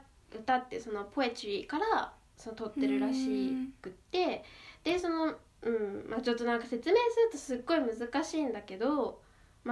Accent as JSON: {"language": "Japanese", "region": "Kanto", "country": "Japan", "tie": "born or raised there", "said": "まあ、私はそうだね、確かになんかずっとあの関東エリアで育ってきて、うん、なんか標準語しか喋れないのね"}